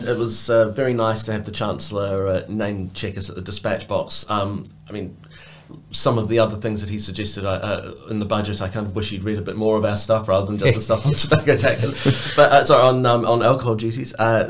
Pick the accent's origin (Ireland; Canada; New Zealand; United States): New Zealand; I'm a New Zealander